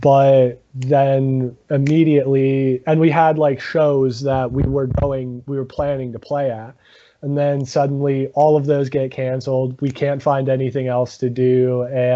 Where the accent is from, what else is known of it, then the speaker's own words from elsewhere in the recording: Bethlehem, Pennsylvania, United States; I grew up in Bethlehem and Joe is currently there. So that's like where we say we're based out of.